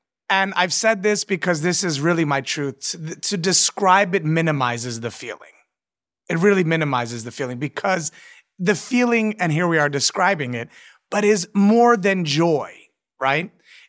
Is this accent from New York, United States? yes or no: yes; New York City, New York, United States; I'm a born New Yorker, born and raised